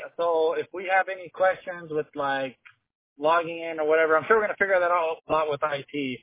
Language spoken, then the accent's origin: English; Chihuahua, Mexico; now in United States; The opposite. We're Americans that were born and raised in Mexico. We have dual citizenship.